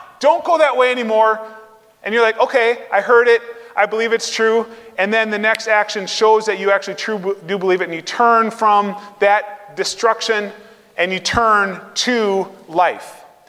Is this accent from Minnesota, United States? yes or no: yes; Minnesota, United States; So I came from Minnesota, and we have something called Minnesota Nice.